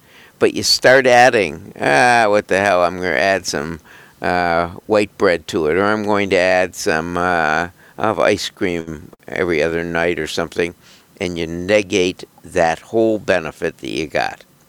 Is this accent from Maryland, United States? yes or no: no; Buffalo, New York, United States; And I'm from Buffalo, as is our engineer, Caitlin.